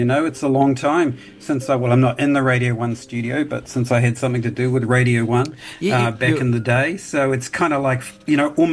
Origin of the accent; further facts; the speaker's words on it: Dunedin, Otago, New Zealand; I grew up in Dunedin, and I had been listening to it as a high school student